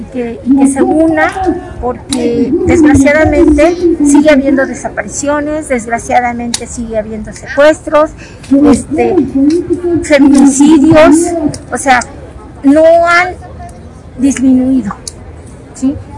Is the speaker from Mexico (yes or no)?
yes; Xalapa, Veracruz, Mexico; Soy de Jalapa, Veracruz, y represento a mi colectivo.